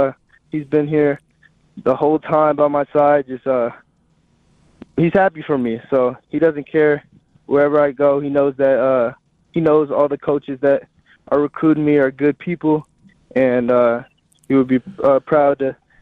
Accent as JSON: {"language": "English", "region": "East Coast", "country": "United States", "said": "Probably crab legs. Yeah, I'm from the East Coast, so."}